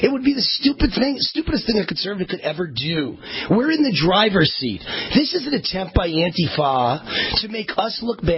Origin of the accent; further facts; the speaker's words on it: Nevada, United States; is Nevada, my home state. Here I am in Las Vegas broadcasting.